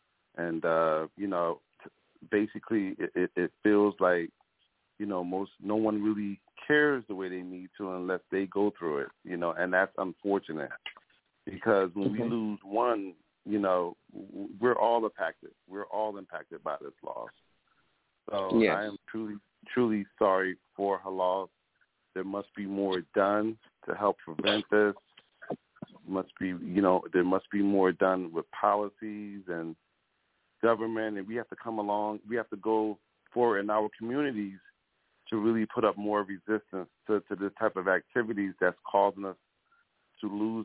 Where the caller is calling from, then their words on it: Philadelphia, Pennsylvania, United States; I'm out of Philadelphia.